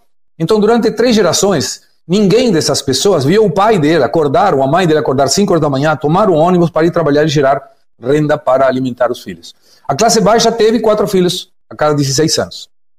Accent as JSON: {"language": "Portuguese", "country": "Argentina", "second_language": "Portuguese", "said": "que me deixa absolutamente triste como argentino"}